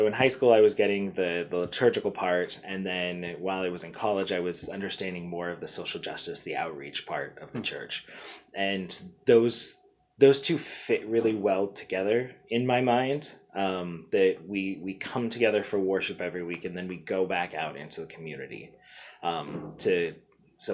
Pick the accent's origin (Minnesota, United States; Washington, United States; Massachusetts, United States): Washington, United States; Snohomish; So I grew up in Snohomish.